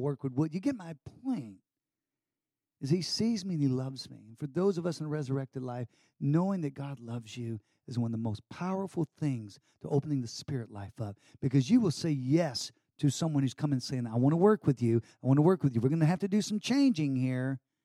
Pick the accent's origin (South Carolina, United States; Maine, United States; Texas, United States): Texas, United States; I said, don't you ever do that to me. I'm a Texan.